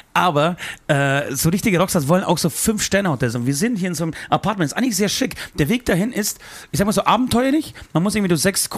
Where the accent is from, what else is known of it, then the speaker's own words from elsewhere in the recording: Poland; ich bin Pole